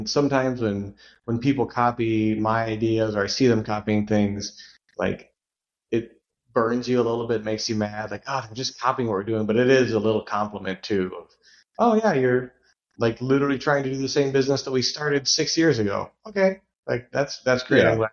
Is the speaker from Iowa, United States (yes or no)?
yes; Iowa, United States; Oh, I grew up in Iowa.